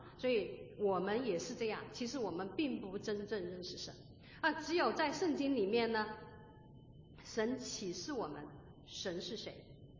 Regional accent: China; 我们平常我们中国人呢就喜欢常常就说老天爷哈

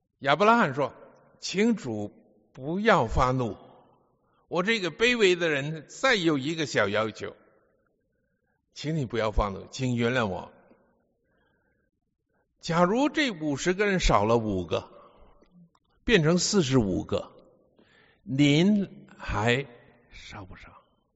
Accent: Beijing, China; 因为我的爸爸是广州人，我的妈妈也是广州人，但是我却出生在中国的北边。后来我在北京住了五年，从幼稚园看去，小学一年级、二年级、三年级、四年级，所以我现在会讲一点的北京话

